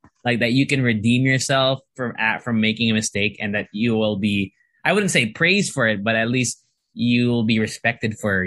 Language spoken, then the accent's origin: English; United States; I grew up in the States for a good part of my life.